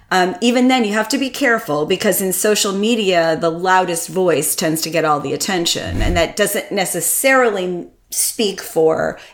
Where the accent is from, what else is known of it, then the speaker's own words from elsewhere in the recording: Connecticut, United States; No, I grew up in Connecticut, and my family's from Vermont, in cheese. So I was raised on cheddar.